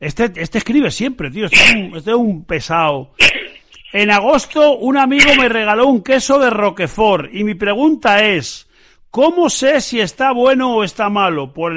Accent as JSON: {"language": "Spanish", "town": "Vitoria", "region": "Basque Country", "country": "Spain", "said": "de Vitoria, me han operado 5 veces de la rodilla, ya no tengo menisco ni cartílago, tengo 51 años"}